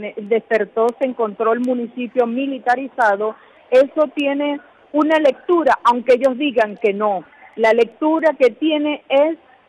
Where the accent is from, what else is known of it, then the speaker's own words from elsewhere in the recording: Venezuela; me duele lo que está pasando en mi país. Tengo que ser fuerte como abogada